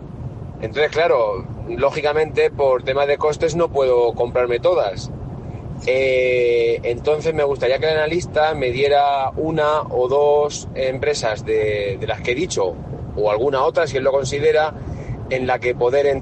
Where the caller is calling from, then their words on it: Valdepeñas, Castilla-La Mancha, Spain; de Valdepeñas, un saludo